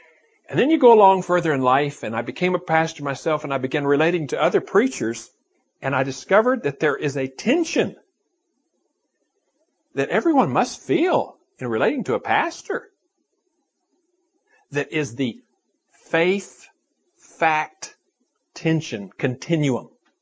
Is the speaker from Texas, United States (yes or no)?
yes; Fort Worth, Texas, United States; when I was a kid growing up in Fort Worth, Texas